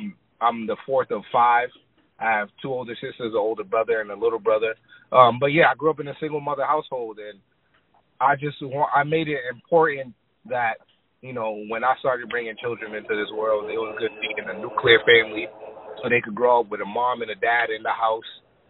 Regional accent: Boston, Massachusetts, United States; now in Lowell, United States; So I was born and raised in Boston, like Boston City proper. I currently live and work in a city called Lowell, Massachusetts, which is like 40 minutes north of Boston.

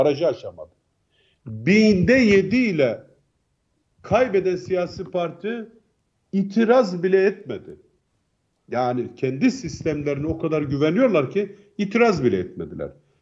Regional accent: Kars, Turkey; Atıyorum işte yani kendi memleketimden söyleyeyim. Kars'taki seçim kurulu hakimi siyasi partilerde oluşacak kurulda ya ben falan partinin yöneticini kabul etmiyorum diyebilir.

